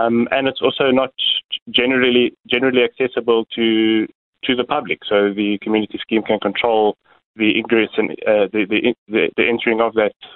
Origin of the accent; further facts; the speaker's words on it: South Africa; I think it really makes me feel proud as a South African when comparing it to how other countries are approaching it.